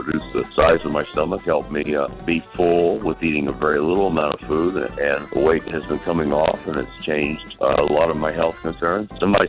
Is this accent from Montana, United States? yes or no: no; Chattanooga, Tennessee, United States; I love being from Chattanooga. I love growing up in Chattanooga. All my roots are in Chattanooga.